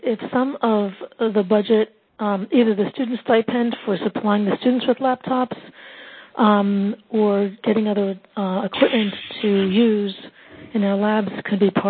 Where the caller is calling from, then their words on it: U.S. Virgin Islands; I'm calling from University of the Virgin Islands, and we sustained and suffered quite a bit from the hurricanes last year